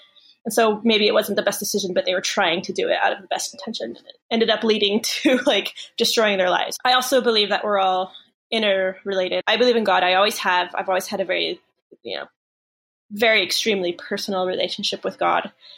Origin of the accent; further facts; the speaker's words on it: El Paso, Texas, United States; I was born and raised in El Paso, Texas. My parents ended up there. I was born there.